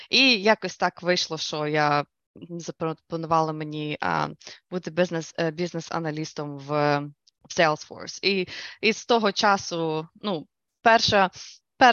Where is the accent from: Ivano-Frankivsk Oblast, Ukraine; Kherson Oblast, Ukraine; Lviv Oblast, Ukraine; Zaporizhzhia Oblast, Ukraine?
Lviv Oblast, Ukraine; Lviv; moved away as an adult; also born or lived in Prague; now in United States; Я народилася у Львові, я закінчила школу у Львові, і я вчилася декілька років в Празі, в Чехії, і після того я переїхала в Америку.